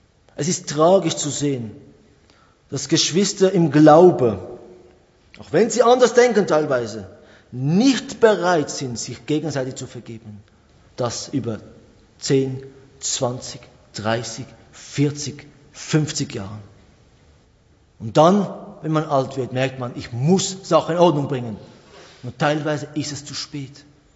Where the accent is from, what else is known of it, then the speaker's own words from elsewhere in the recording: Switzerland; Vielleicht auch wir als Schweizer, wir denken, ja, wir sind Schweizer und die einen sind sogar Eidgenossen.